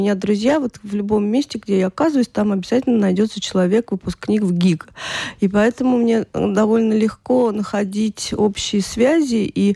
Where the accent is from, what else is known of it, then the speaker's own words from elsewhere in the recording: Georgia; also born or lived in Moscow, Russia / Germany; что у меня мама наполовину полька, наполовину белоруска, папа грузин. И я родилась в Москве, выросла я в Грузии и училась в Германии частично, 2 года там жила.